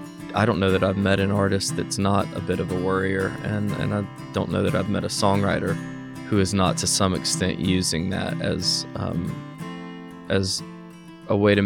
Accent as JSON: {"language": "English", "region": "Florida", "country": "United States", "tie": "born there", "also_born_or_lived": "Lynchburg, Virginia / Memphis, Tennessee / Buckeye, Arkansas / Missouri", "said": "No. I was born in Florida."}